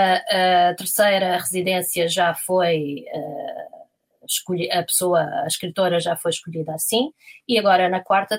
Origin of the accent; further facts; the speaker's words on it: Lisbon, Portugal; porque estudei no Liceu Francês aqui em Lisboa desde os 4 até aos 18, portanto. Fiz o BAC incluído, a minha segunda língua, sou bilingue, pronto, basicamente.